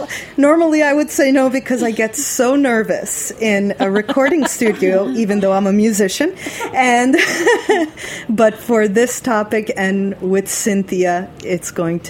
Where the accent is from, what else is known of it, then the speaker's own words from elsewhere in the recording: Queens, New York, United States; born there; now in St. Petersburg, United States; So I now live in St. Petersburg, Florida. I was born in Queens, New York. And I come back and forth every 3 months or so.